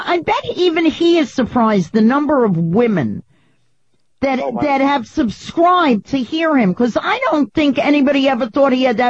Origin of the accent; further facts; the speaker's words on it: New York City, New York, United States; I live in Queens now. Oh, you do? But I grew up in Bayside.